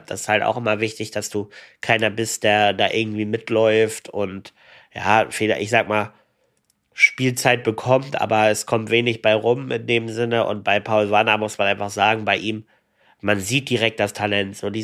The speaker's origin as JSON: {"language": "German", "region": "Hamburg", "country": "Germany", "said": "Gerade wir beide haben da schon sehr viel gesehen als Hamburger"}